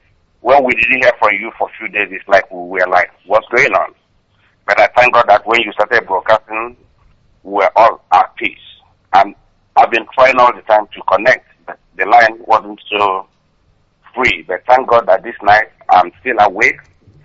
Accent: Ahala, Nigeria; now in Bronx, United States; I'm calling from U.S., precisely in Bronx. I'm from Ahala, in the local government area of Biafra land.

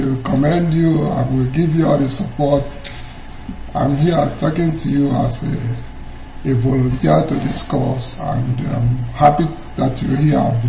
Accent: Arochukwu, Abia, Nigeria; I'm from Arichukwu in Abia State.

